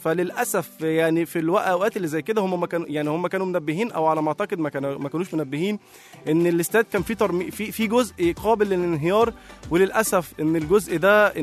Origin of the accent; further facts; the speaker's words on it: Egypt; ده برضو من ضمن الحاجات برضو الازمات اللي حصلت في فبراير عندنا في مصر